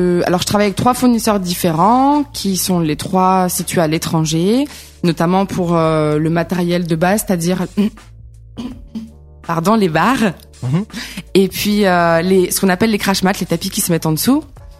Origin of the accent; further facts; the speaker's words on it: Dijon, Bourgogne-Franche-Comté, France; je suis originaire de la région de Bourgogne. Je viens de Dijon précisément, région dans laquelle j'ai toujours vécu, grandi.